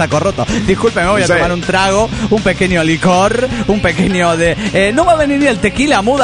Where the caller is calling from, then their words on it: Caracas, Capital District, Venezuela; de Caracas, Venezuela.